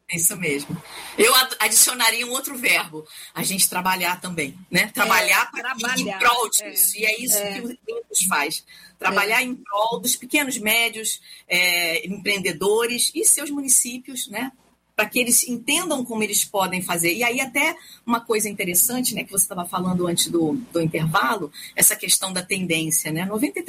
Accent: Rio de Janeiro, Brazil; Eu venho do Rio também, então tem essa questão da segurança, né

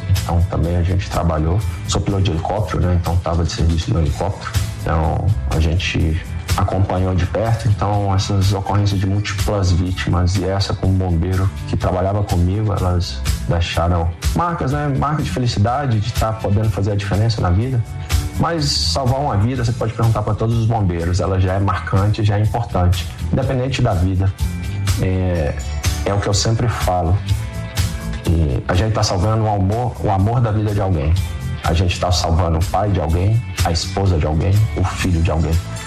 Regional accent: Taguatinga, Federal District, Brazil; also born or lived in Bahia / Goiás; nascido, morava em Itaguatinga, nasci no hospital de base, passei um pouco da minha infância lá em Itaguatinga, depois já juventude, morei fora de Brasília, morei 4 anos na Bahia, morei 4 anos em Goiás, mas desde 90 fixo em Brasília.

